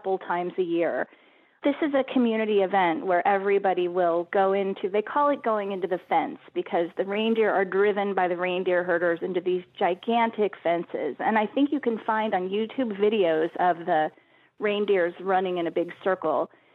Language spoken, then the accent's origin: English; Indiana, United States; I'm a Midwesterner. I'm from Indiana, and I don't know what it's like in Oklahoma